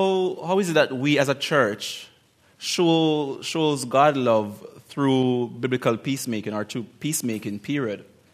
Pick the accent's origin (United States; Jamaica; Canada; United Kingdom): Jamaica; Central Jamaica; I'm from Jamaica, by the way, Central Jamaica. So I don't speak the real bad patois or broken English.